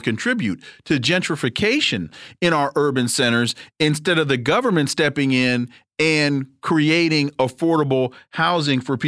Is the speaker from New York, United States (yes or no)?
no; Sacramento, California, United States; and I am from Sacramento, California, and spend a lot of time in Oakland